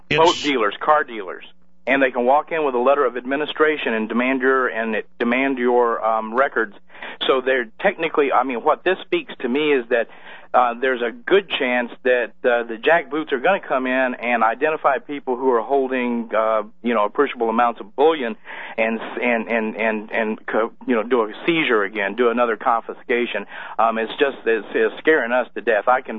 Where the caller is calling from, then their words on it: Deer Park, Washington, United States; Calling from Deer Park, Washington.